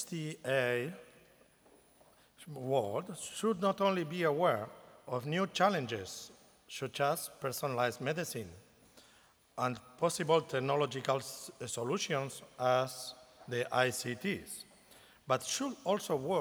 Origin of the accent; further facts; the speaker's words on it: Bilbao, Basque Country, Spain; finally we are all here in my hometown.